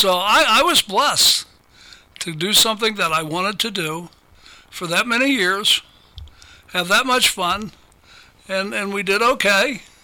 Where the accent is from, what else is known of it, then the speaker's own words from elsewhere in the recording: Prospect, Ohio, United States; also born or lived in Nitro, West Virginia; I was born in Nitro, West Virginia, on 34th Street in my aunt and uncle's house. I guess that's how they did it back then. And I believe we came to Ohio when I was maybe 6-7 years old, and I've been in Prospect ever since.